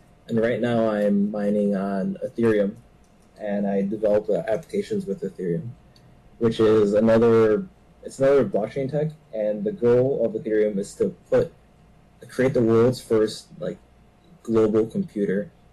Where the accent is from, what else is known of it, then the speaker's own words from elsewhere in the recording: Wisconsin, United States; also born or lived in Cameroon; I'm originally from Cameroon, but I moved to Wisconsin when I was 1.5. I went to Oak Creek High School